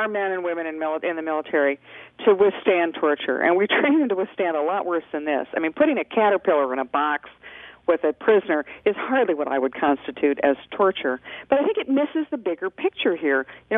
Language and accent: English; United States; I mean, I'm an American, and I'm really proud of it.